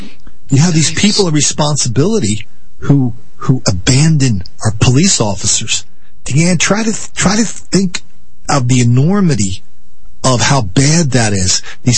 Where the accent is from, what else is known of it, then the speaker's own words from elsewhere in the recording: United States; I'm a person, I'm an American, I'm an individual.